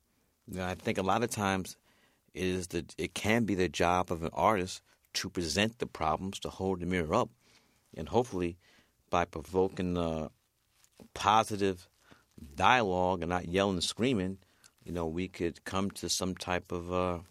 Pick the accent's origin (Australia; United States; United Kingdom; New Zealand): United States; Brooklyn, New York; I grew up in Fort Greene, Brooklyn, very gentrified now. My mother was a visionary. We bought our brownstone when no one was buying them.